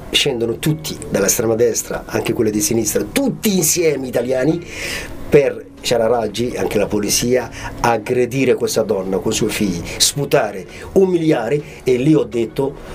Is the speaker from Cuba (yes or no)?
no; Djibouti; io sono di Djibouti, Corno d'Africa, la Somalia francese